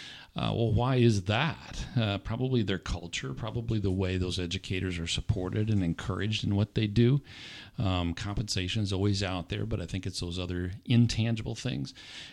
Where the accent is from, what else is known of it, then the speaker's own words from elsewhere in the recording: Lansing, Michigan, United States; I grew up in the Lansing area